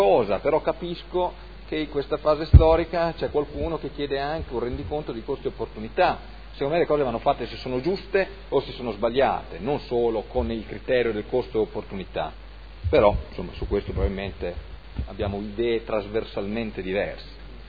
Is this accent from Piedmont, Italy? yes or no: yes; Turin, Piedmont, Italy; io sinceramente da torinesi, per Torino non certo amministrata dal centrodestra